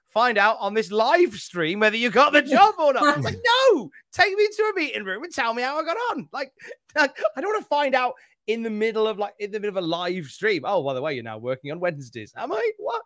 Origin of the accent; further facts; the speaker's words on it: West Midlands, United Kingdom; this generally is how I talk, but I'm from the West Midlands of the UK. So when I've been back home for a little bit too long, I start talking a bit like this.